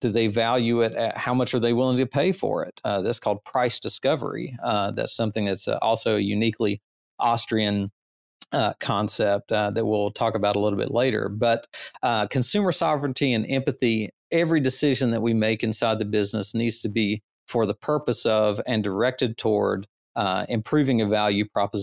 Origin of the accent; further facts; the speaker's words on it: North Carolina, United States; I'm from North Carolina in the South, and we have a lot of barbecue restaurants.